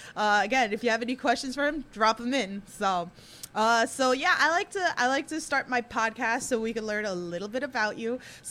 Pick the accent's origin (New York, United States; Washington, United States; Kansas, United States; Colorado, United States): New York, United States; Queens; accent: Queens; I know, like, my accent, like, that Queens accent is deep.